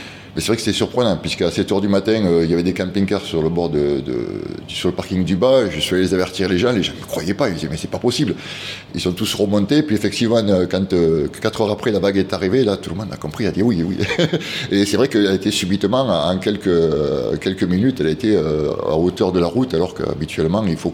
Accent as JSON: {"language": "French", "town": "Sainte-Enimie", "region": "Occitanie", "country": "France", "tie": "born or raised there", "also_born_or_lived": "Mende", "said": "Moi je suis natif d'ici, enfin je suis né à Mende, mais ma famille a toujours habité sur Saint-Enimie."}